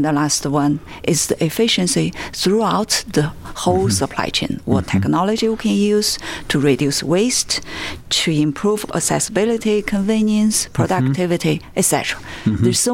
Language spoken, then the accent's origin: English; China; English is a second language; moved away as an adult; now in United States; So I have lived in the States for 20 years. I grew up in China. I'm a citizen now.